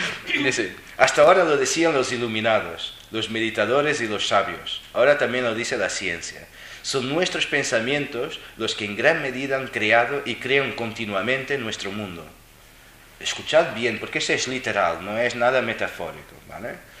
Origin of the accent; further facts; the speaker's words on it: Madrid, Community of Madrid, Spain; born there; Tengo 48 años, nací y vivo en Madrid.